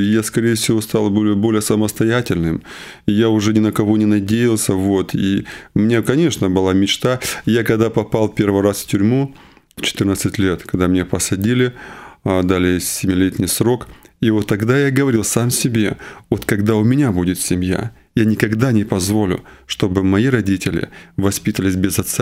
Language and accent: Russian; Shakhty, Rostov Oblast, Russia; also born or lived in Novocherkassk; Я вообще сам из Ростовской области, города Новочеркасска. А воспитывались мы в детском шахтинском доме.